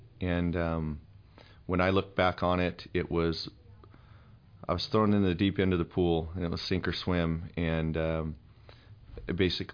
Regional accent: Boise, Idaho, United States; I came from Boise, Idaho.

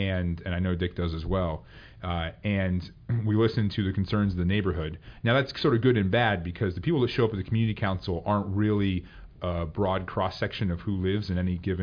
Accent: Cordova, Alaska, United States; also born or lived in Eagle; I grew up in Cordova on Prince William Sound, and before that in Eagle, a little town on the Yukon.

